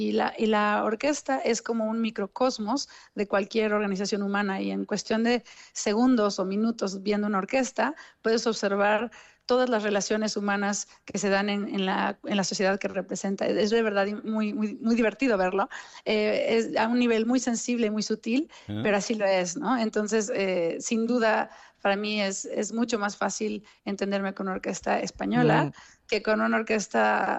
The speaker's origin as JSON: {"language": "Spanish", "country": "Mexico", "accent": "Mexican", "said": "con mi acento mexicano"}